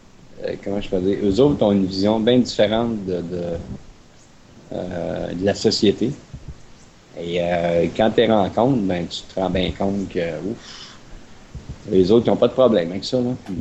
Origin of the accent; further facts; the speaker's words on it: Quebec, Canada; Juste quelqu'un qui venait d'Europe, moi, je viens du Québec.